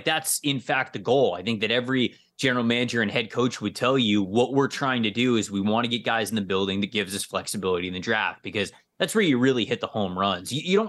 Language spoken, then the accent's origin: English; Florida, United States; I'm from the Tampa Bay area, and I believe 2017 was my first season there. And I watched, even just as a native of the area, I watched some bad Buccaneers teams for a long, long time